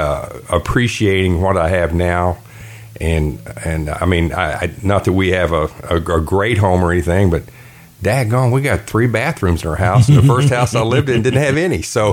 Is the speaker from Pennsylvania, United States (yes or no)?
no; Brownsville, Kentucky, United States; I was born in Brownsville, Kentucky, about 15 miles west of Mammoth Cave. Very rural area. I grew up on a farm about 4 miles outside of Brownsville.